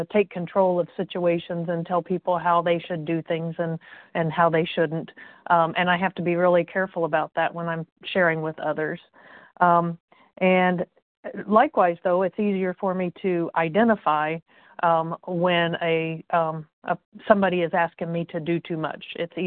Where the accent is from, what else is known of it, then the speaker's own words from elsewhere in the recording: Indiana, United States; I'm from Indiana